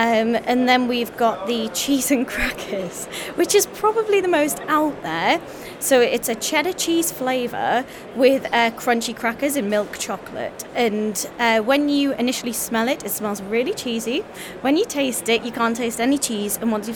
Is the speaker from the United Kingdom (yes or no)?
yes; Newcastle, North East England, United Kingdom; No, we're from Newcastle, born and bred.